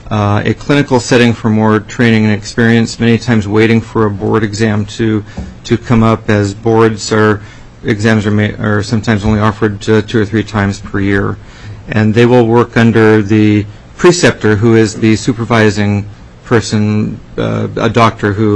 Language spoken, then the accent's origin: English; Juneau, Alaska, United States; also born or lived in Anchorage; I was born and raised in Juneau. It's always an exciting moment for me to come down here.